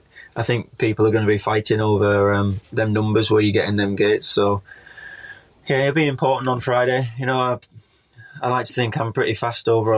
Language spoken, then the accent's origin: English; United Kingdom; as British riders, that's what we race week in, week out.